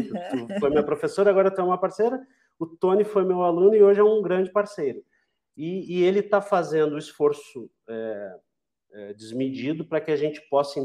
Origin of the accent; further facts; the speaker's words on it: Pelotas, Rio Grande do Sul, Brazil; Porque a minha cidade natal é Pelotas, fica a 150 quilômetros do Uruguai